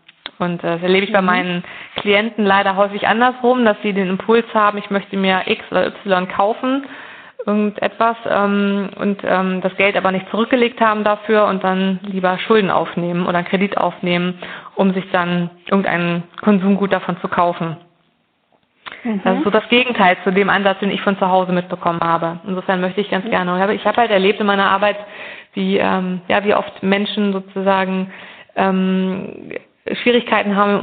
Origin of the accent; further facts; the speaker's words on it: Hildesheim, Lower Saxony, Germany; Ich bin in Hildesheim aufgewachsen. Das ist eine mittelgroße Stadt oder kleine Großstadt in Niedersachsen. Ich bin da am Stadtrand aufgewachsen in sehr geordneten und stabilen familiären Verhältnissen und auch in sehr stabilen finanziellen Verhältnissen.